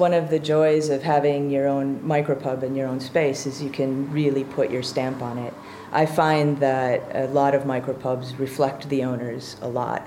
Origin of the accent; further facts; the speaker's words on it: Wisconsin, United States; Well, I grew up in Wisconsin, so there's a little bit of the link to the Happy Days TV show with that.